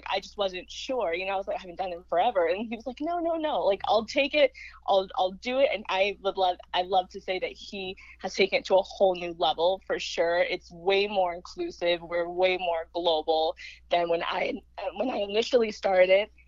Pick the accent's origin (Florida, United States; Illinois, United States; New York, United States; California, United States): California, United States; Palos Verdes Estates; But yeah, I was born and raised in Palos Verdes Estates, which is a beach suburb in LA.